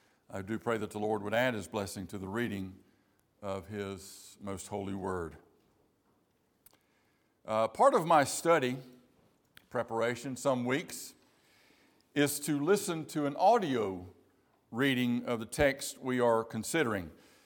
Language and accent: English; South Carolina, United States; I'm from South Carolina. Ain't gonna happen.